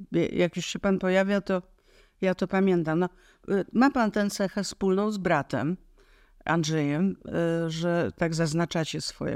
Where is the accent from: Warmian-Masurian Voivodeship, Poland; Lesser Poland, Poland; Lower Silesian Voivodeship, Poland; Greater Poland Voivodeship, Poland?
Lesser Poland, Poland; Kraków; ja też jestem z Krakowa i moja rodzina ze strony taty jest i była z Krakowa.